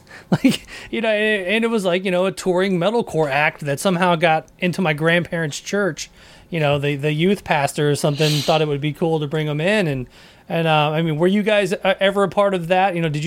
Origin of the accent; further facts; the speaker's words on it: Nashville, Tennessee, United States; like I civic pride, you know, I grew up in Nashville.